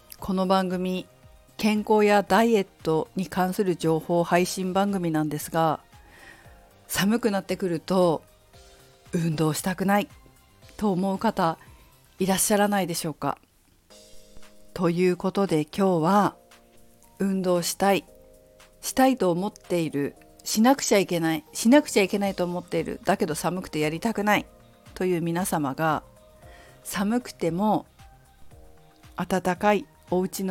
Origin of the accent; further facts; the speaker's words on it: Fukushima, Japan; 私が福島県福島市東北出身だっていうことと